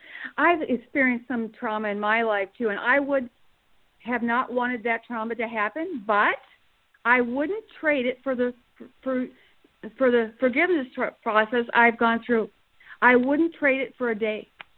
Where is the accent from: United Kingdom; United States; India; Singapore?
United States; Madison, Wisconsin; Kelly, I'm from Madison too, so welcome.